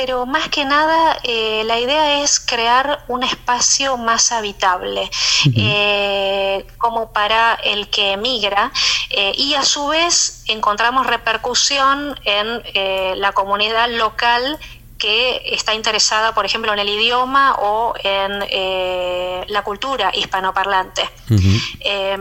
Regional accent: Argentina; siendo argentina, tenía mucha afinidad con otros argentinos

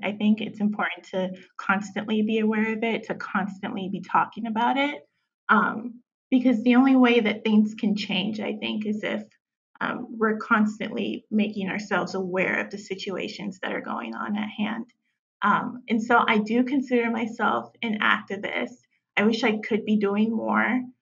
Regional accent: Chicago, Illinois, United States; now in Atlanta, United States; I was born and raised in Chicago. I'm currently living in Atlanta.

